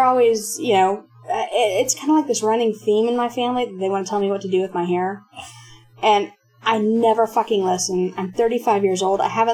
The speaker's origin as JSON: {"language": "English", "region": "the South", "country": "United States", "tie": "born or raised there", "said": "And I guess growing up in the South"}